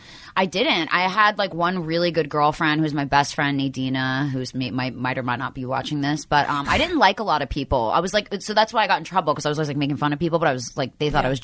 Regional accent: Philadelphia, Pennsylvania, United States; Outside Philly.

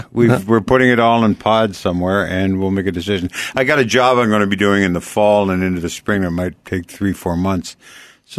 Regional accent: Canada; accent: Canadian; Here, there's my Canadian accent.

